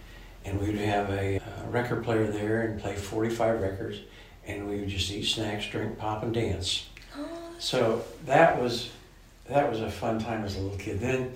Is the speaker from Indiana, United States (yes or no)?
yes; Indiana, United States; I grew up 6 blocks from here, and I was born another 2 blocks down the street at 2401 West University Avenue, commonly known as Ball Memorial Hospital.